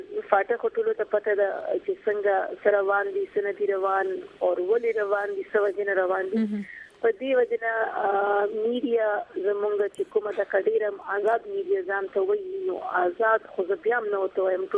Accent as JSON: {"language": "Pashto", "region": "Khyber Pakhtunkhwa", "country": "Pakistan", "said": "زه د وزیرستان یم"}